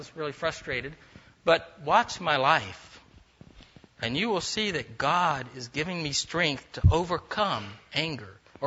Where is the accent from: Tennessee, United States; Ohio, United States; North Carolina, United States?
North Carolina, United States; I'm from North Carolina. But I've lost my accent. But it can come back real quick if I've been there for a while and I eat grits.